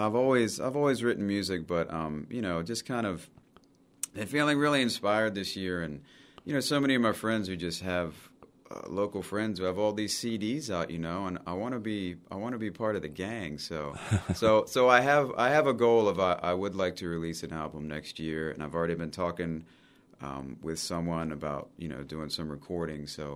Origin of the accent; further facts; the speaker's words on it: Chesapeake, Virginia, United States; now in Virginia Beach, United States; Well, I'm from a faraway Chesapeake. I'm from Chesapeake. Yes. And I migrated to Virginia Beach about 21 or so, and I've stayed there the whole time.